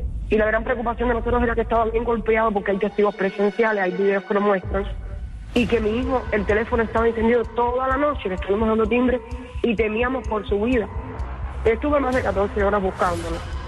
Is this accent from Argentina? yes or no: no; San José de las Lajas, Mayabeque, Cuba; de San José de las Lajas.